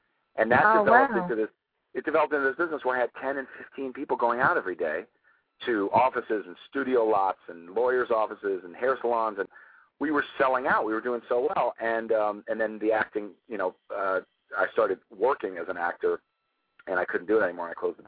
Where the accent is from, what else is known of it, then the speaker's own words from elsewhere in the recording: Los Angeles, California, United States; in the school play in elementary school, you know, when I grew up in Los Angeles, and so I always had it in my blood that I wanted to do it.